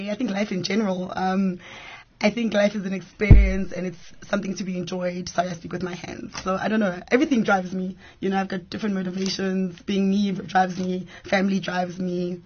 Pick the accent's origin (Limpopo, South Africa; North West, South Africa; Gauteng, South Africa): Gauteng, South Africa; Kempton Park; born and bred in Jersey, Kempton Park, born and bred. I come from a Zulu Swati mother and a Sotho father, so I'm a Zutu. But my mother is Zulu Swati, but my dad is Sotho.